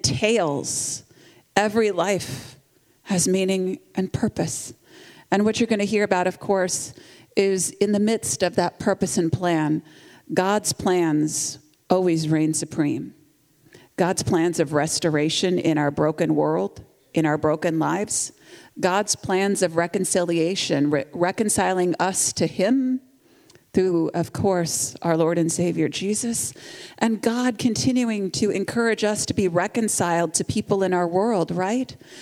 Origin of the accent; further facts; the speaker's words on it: Kansas City, Missouri, United States; I'm from Kansas City, Missouri